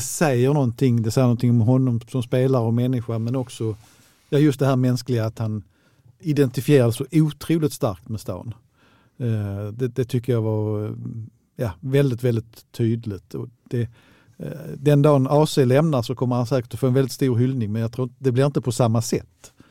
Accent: Kristianstad, Skåne, Sweden; Jag är faktiskt från Kristianstad.

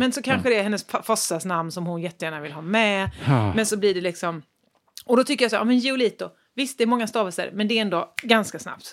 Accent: Småland, Sweden; jag har vuxit upp i Småland. Här heter vi Johansson och Bengtsson och Svensson och Andersson.

